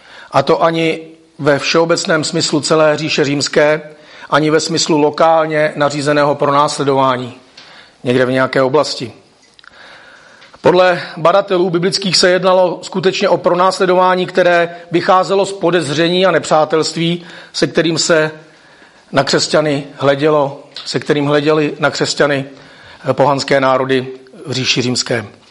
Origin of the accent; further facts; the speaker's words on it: Ústí nad Labem, Ústí nad Labem Region, Czechia; jsem z Ústí nad Labem a přijel jsem se svojí ženou